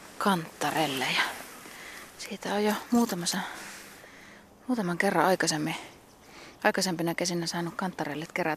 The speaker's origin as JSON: {"language": "Finnish", "region": "North Karelia", "country": "Finland", "tie": "born or raised there", "said": "Mä oon kotoisin sieltä semmoista isojen korpialueiden kätköistä Pohjois-Karjalasta ja kulkenut metässä pitkän aikaa."}